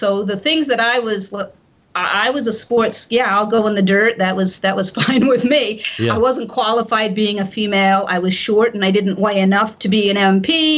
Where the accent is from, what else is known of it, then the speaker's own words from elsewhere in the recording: Millville, Massachusetts, United States; I grew up in a really small town in Massachusetts called Millville, so small that it's actually combined with the neighboring town to form a high school.